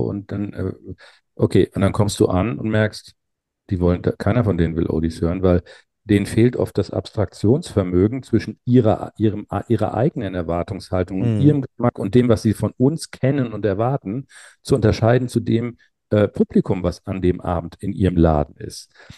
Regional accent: Hamburg, Germany; Wir kommen aus Hamburg

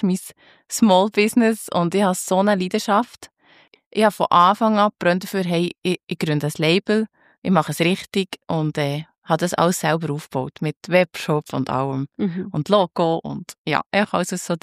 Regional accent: Bern, Switzerland; Ich werde jetzt gerade 35. Wahnsinn. Ich habe einen Bruder, also wir sind echt zu zweit aufgewachsen. Im Bernbiet, also wir waren immer in Bern in der Region daheim.

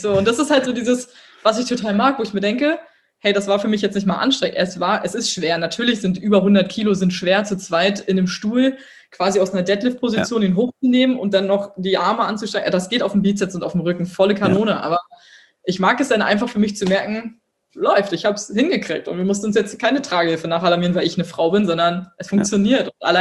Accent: Berlin, Germany; ich komme aus Berlin, ich habe eine große Fresse

